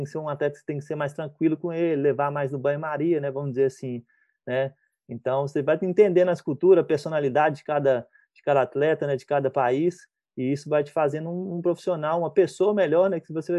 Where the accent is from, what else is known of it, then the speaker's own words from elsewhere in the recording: Brazil; moved away; Quando eu saí do Brasil, abriu a minha mente no quesito respeitar as culturas